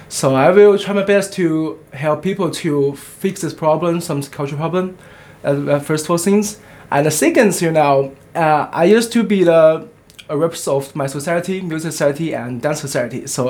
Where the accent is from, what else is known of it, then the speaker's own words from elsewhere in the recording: China; English is a second language; Because for me, also, I'm from China, so sometimes there will be some, you know, cultural difference